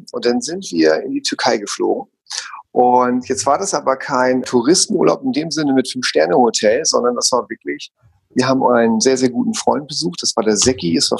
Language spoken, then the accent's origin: German; Hamburg, Germany; ich bin ja Hamburger Jung.